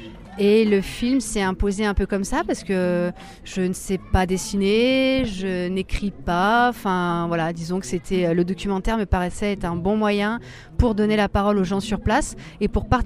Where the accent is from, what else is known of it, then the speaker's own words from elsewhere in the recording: the Alps, France; moi, je suis d'ici, donc je suis des Alpes. J'ai beaucoup marché dans les montagnes autour de chez nous